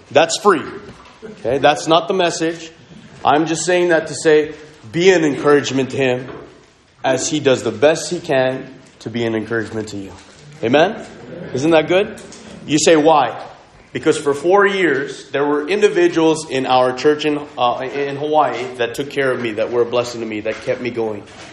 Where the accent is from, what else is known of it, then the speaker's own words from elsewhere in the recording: Montreal, Quebec, Canada; I'm a Filipino background, grew up in French Canada, Montreal, Quebec, Canada. I do speak French.